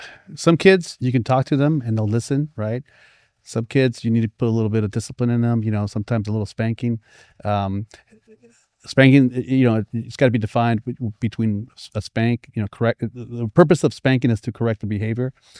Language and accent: English; Santa Ana, California, United States; Well, what's funny is growing up in Santa Ana, man